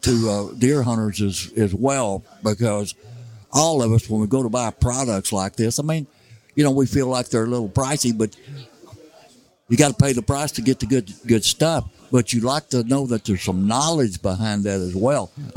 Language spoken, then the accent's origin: English; East Prairie, Missouri, United States; I was born and raised in East Prairie.